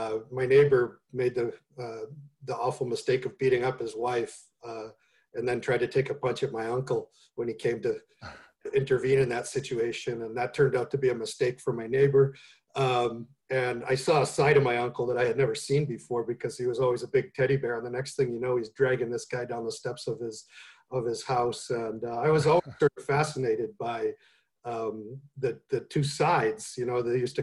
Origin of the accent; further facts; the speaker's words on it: Newburyport, Massachusetts, United States; I grew up in Newburyport, Massachusetts, which is in the northeastern corner of Massachusetts, near the border of New Hampshire and near the ocean. Beautiful seaside community and lovely, lovely place to grow up.